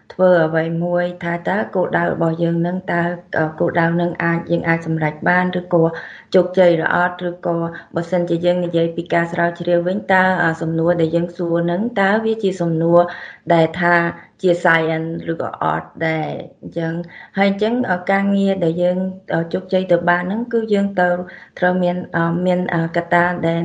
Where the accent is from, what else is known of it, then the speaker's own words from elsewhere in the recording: Battambang, Cambodia; moved away as an adult; also born or lived in Phnom Penh; now in United States; ចាខ្ញុំអ្នកបាត់ដំបងខ្ញុំមានស្រុកកំណើតនៅបាត់ដំបងហើយខ្ញុំបានបន្តការសិក្សាពេលចាក់ជាប់ថ្នាក់ទី12បានមកបន្តការសិក្សានៅភ្នំពេញហើយក៏បន្តការរស់នៅនៅភ្នំពេញ